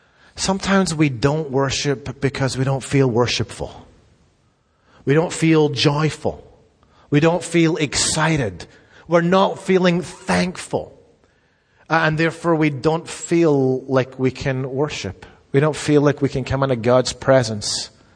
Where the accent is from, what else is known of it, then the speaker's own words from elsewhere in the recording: Scotland, United Kingdom; I'm a Scotsman too, I like that rebellion.